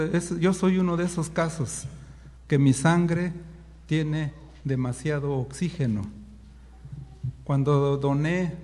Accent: Mexico City, Mexico; born there; yo nací en la Ciudad de México, un lugar alto

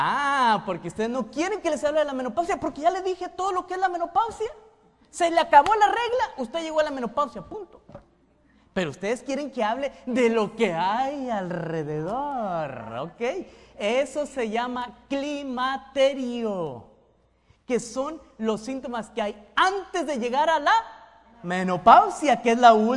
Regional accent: Chihuahua, Mexico; no soy de Guadalajara, no soy de Jalisco, soy de Chihuahua.

